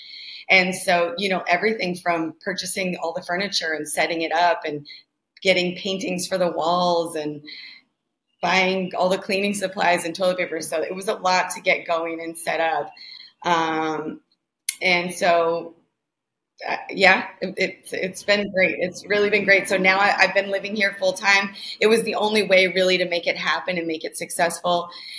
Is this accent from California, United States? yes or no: yes; California, United States; moved away as an adult; now in Costa Rica; Yeah, I'm from California. I lived there most of my life.